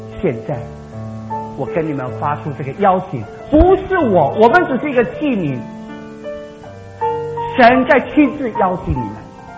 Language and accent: Chinese; China; 我们中国人太多不好意思